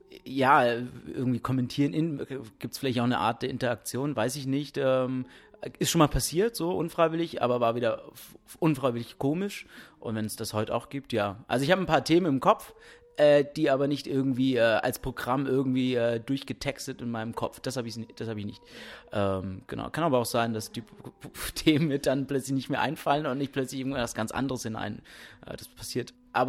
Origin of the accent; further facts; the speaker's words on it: Berlin, Germany; now in Ludwigsburg, Germany; ich komme gerade aus Ludwigsburg angefahren. Bin eigentlich aus Berlin und lebe jetzt seit 3 Monaten hier in Baden-Württemberg und studiere in Ludwigsburg an der Filmakademie.